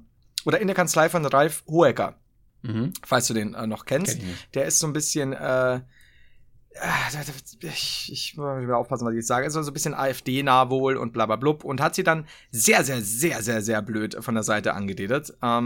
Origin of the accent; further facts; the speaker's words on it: Bavaria, Germany; ich kann sie nicht aussprechen, gerade als Bayer nicht.